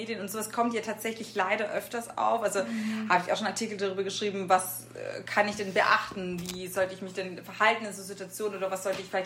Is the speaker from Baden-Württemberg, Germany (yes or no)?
no; Regensburg, Bavaria, Germany; now in Munich, Germany; ich bin 33 Jahre alt, ich komme aus München, ursprünglich aus Regensburg, aber ich lebe schon sehr, sehr lange in München